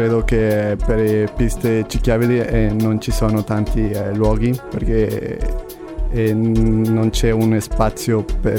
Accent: Guatemala; Italian is a second language; now in Cagliari, Italy; Dal Guatemala.

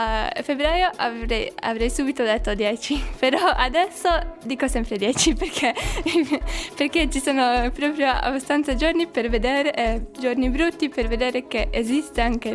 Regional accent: Salzburg, Austria; Italian is a second language; now in Cagliari, Italy; Da Salisburgo, in Austria.

